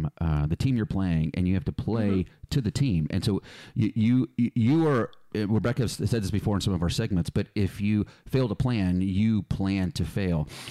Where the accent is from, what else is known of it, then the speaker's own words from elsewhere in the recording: Philadelphia, Pennsylvania, United States; also born or lived in California; So that's why I grew up in Philadelphia. I was born in California, Balboa Hospital. It's a Navy hospital, but grew up in Philly.